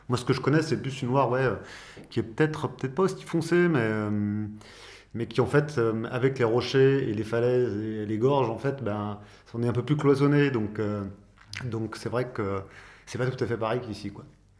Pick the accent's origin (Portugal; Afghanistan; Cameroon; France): France; Saint-Étienne, Auvergne-Rhône-Alpes; Moi, je suis originaire de Saint-Étienne à la base.